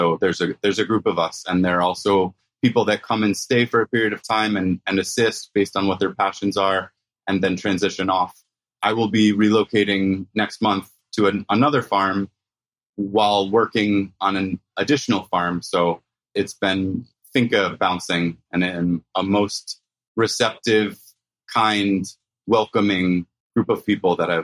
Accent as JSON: {"language": "English", "region": "Rhode Island", "country": "United States", "tie": "born or raised there", "said": "I grew up in Rhode Island."}